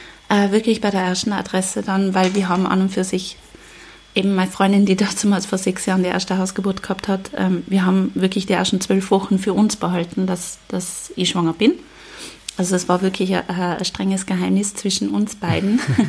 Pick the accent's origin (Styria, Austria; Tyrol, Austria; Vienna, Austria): Tyrol, Austria; also wir sind ja in Tirol aufgewachsen